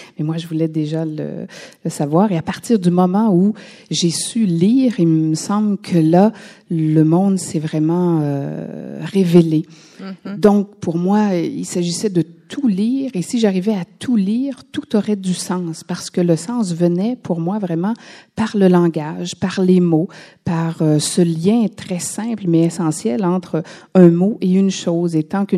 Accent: Quebec City, Quebec, Canada; born there; Alors, je suis née à Québec le 21 avril 58.

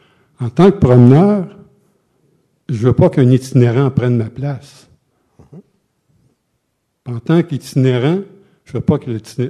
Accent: Montreal, Quebec, Canada; Moi, j'ai vécu à Québec 4 ans, je suis Montréalais

